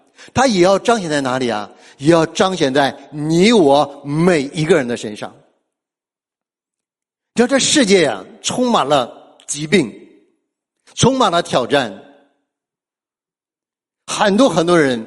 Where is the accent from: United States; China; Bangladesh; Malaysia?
China; 我们中国人就特别喜欢喝酒